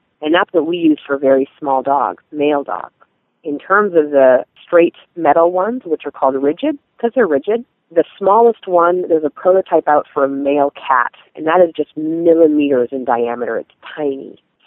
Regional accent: British Columbia, Canada; also born or lived in Melbourne, Australia; I guess I'm Canadian, so I started my bachelor in Canada. I'm from British Columbia.

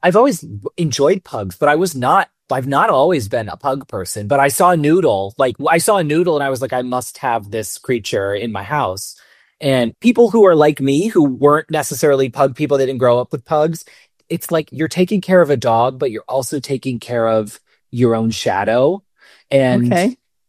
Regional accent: Rochester, New York, United States; And then I moved from New York back to my hometown. I'm from Rochester, New York.

